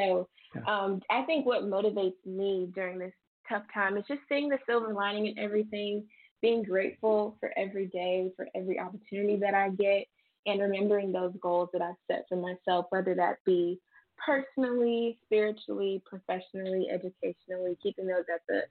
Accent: Illinois, United States; I was, of course, a title holder in my home state of Illinois

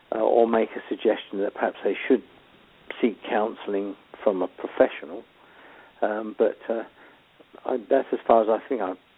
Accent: London, United Kingdom; And I was brought up then in the East End

